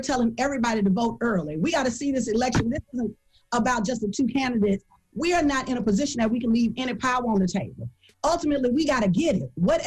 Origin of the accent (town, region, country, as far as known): Alabama, United States